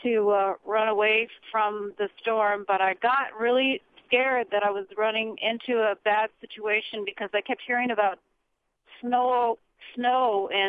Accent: Richmond, Virginia, United States; Yeah, I'm from Richmond, Virginia, but I'm calling from Highway 85, Interstate 85.

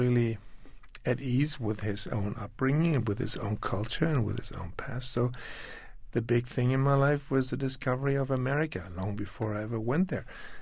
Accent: Düsseldorf, North Rhine-Westphalia, Germany; because I was born right after the war. My hometown of Düsseldorf was in ruins

